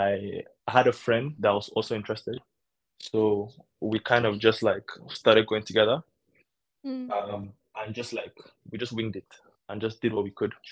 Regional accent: Abuja, Federal Capital Territory, Nigeria; as a guy growing up in Abuja and in Nigeria actually, like sports is a big thing.

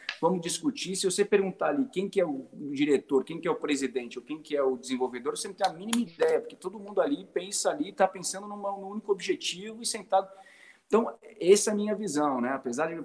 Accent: São Paulo, Brazil; eu sou paulista, né? Paulistano, minha esposa é mineira.

